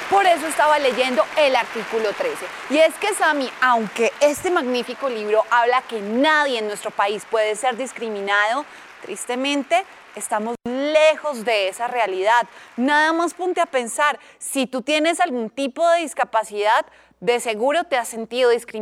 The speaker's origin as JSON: {"language": "Spanish", "country": "Colombia"}